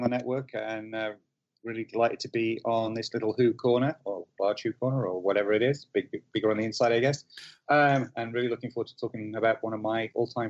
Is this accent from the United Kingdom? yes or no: yes; United Kingdom; I'm British. It's in my DNA.